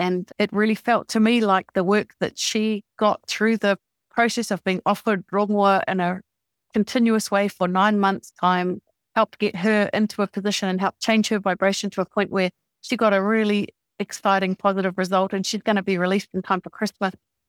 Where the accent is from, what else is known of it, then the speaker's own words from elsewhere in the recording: Te Tirangi, Auckland, New Zealand; now in Whangarei, New Zealand; I'm born and raised in Te Tirangi in West Auckland by the beach in the bush. And now I live in Whangarei